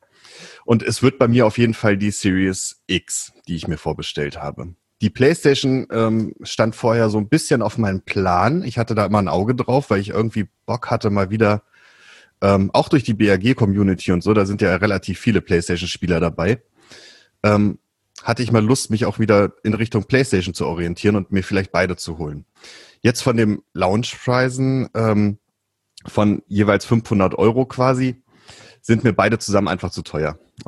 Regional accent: Celle, Lower Saxony, Germany; born there; Ich bin gebürtiger Zeller. Das ist ja bei Hannover.

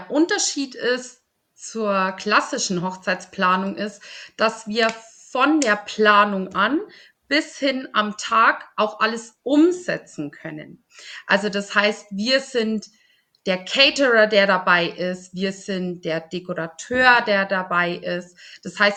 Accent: Polenreuth, Germany; Ich komme aus Polenreuth

